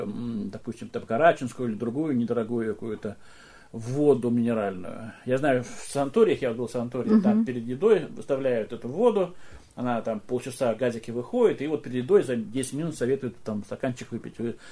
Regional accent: Siberia, Russia; Ну, а мы же сибиряки, да не только сибиряки, русские, ну, российские люди

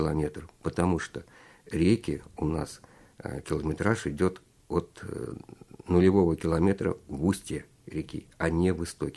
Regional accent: Russia; я вырос на Томи. И с 7 лет я на реке.

